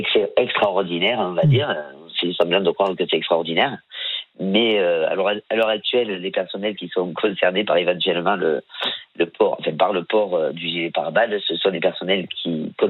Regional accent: Marseille, Provence-Alpes-Côte d'Azur, France; Donc, je suis marseillaise

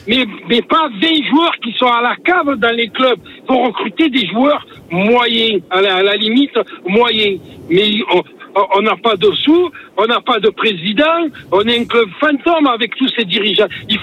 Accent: Sweden; French is a second language; je suis pas de Marseille, je suis pas de France, je suis de Suède.

